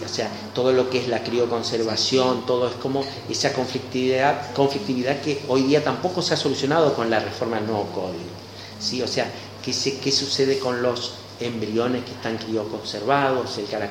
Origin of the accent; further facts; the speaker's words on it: Posadas, Misiones, Argentina; also born or lived in Santo Pipó / Buenos Aires; yo nací en Santo Pipó, de chiquito nos fuimos a vivir con la familia a Buenos Aires, comienzo la primaria, volvemos aquí a Posadas